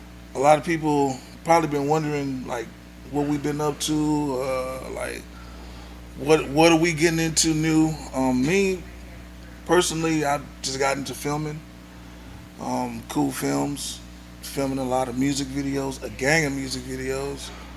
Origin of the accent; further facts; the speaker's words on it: Houston, Texas, United States; I'm from the Southwest.